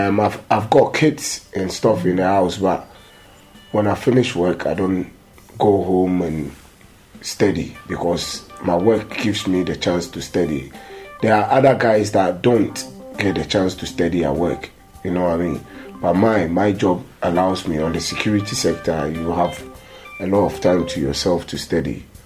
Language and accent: English; Dundee, Scotland, United Kingdom; I'm from Dundee.